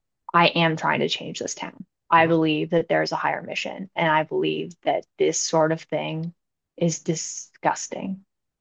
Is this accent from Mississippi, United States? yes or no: no; Michigan, United States; I'm from Michigan, so Rachel Den Hollander might be my favorite person ever